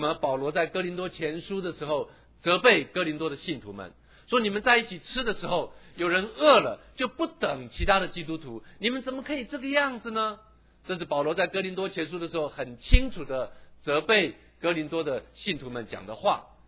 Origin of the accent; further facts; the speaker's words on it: Taiwan; now in United States; 这个在我们在台湾长大跟在美国，我不明白这样的事情